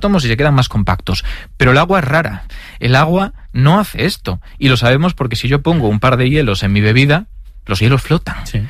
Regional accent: Galicia, Spain; Soy gallego, te voy a decir, depende.

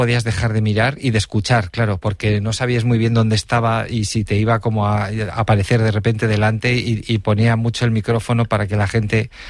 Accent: Villacarriedo, Cantabria, Spain; he estado en las fiestas de mi pueblo, en Villacarrido, también hace una semana, en la romería

